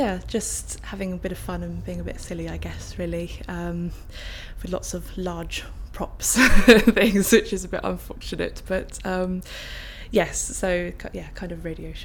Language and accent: English; London, United Kingdom; now in Bournemouth, United Kingdom; I'm from London originally, actually, and I've been living in Bournemouth for about a year. So yeah, I mean, London's still really home for me